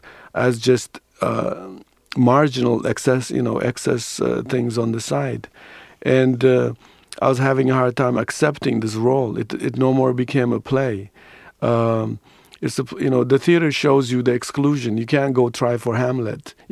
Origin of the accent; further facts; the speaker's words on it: Ethiopia; now in United States; Here I am in Ethiopia. I came from Ethiopia.